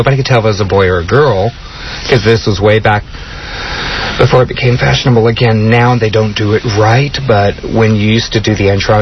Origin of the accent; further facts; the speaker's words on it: El Paso, Texas, United States; also born or lived in Phoenix; That was back in El Paso. And then, yeah, I grew up in El Paso. Well, I grew up in El Paso and Phoenix.